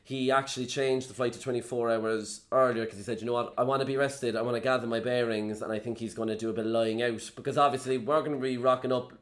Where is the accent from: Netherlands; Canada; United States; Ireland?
Ireland; Also, as Irish people, I think we're very agreeable and we don't want to be, like, putting someone else out